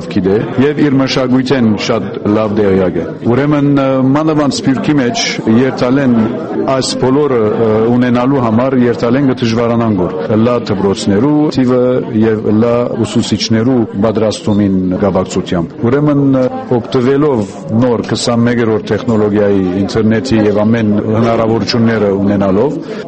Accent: Damascus, Damascus Governorate, Syria; Ես արդեն Սիրիայից եմ, Դամասկոս գտնագիմ։

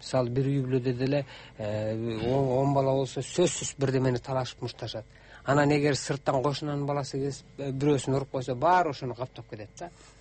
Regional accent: Bishkek, Kyrgyzstan; Мен өзүм Бишкекте чоңойгом, Бишкекте мектепти бүтүргөм

